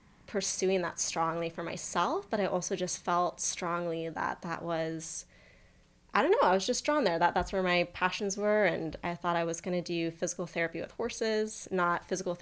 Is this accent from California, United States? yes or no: yes; California, United States; I grew up in Marin County. There's so much in Marin County, so much in the Bay Area